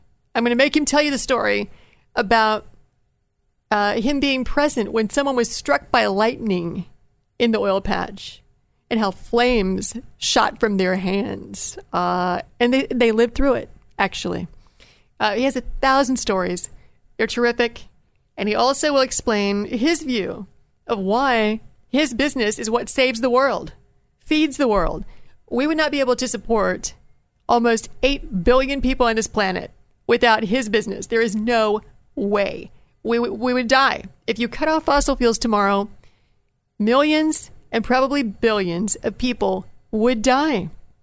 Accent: Appalachia, United States; It's more like a hill by my standards. I'm from Appalachia

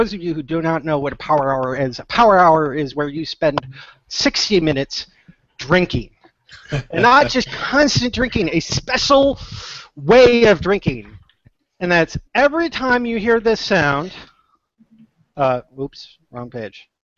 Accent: New York, United States; born there; I was born in New York, so technically I was born in Central time, or Eastern time.

